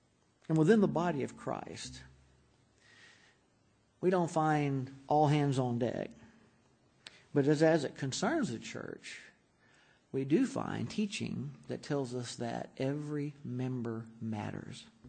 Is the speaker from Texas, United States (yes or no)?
yes; Texas, United States; I'm from Texas.